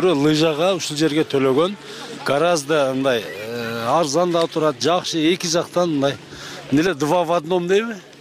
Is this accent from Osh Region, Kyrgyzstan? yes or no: yes; Osh Region, Kyrgyzstan; биз өзү Алайдан келдик.